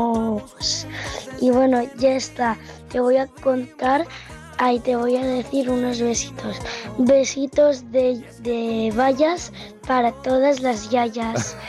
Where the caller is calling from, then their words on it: Ripollet, Catalonia, Spain; de Ripollet. Voy a tercero de primaria y tengo 8 años.